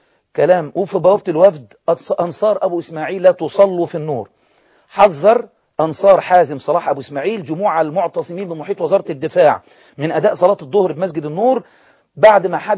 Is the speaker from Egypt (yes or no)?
yes; Egypt; عندنا في مصر